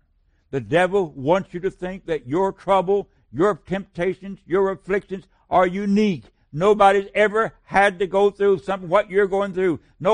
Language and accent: English; United States; You are deprived of growing up in America that I grew up in. I was born in 1940.